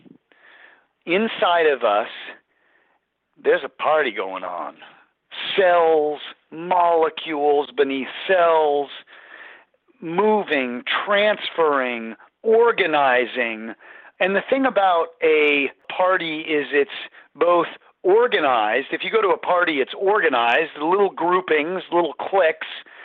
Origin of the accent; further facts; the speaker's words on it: Colorado, United States; So I grew up in Colorado, and in high school, eons ago, in the 1980s, I had a close group of friends in high school.